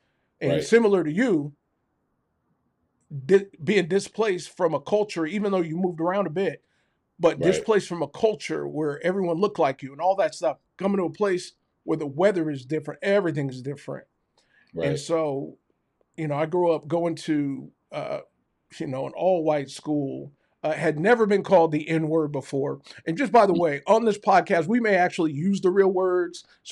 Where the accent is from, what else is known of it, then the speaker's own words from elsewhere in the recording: San Diego, California, United States; born there; Well, for me, again, I was born in San Diego.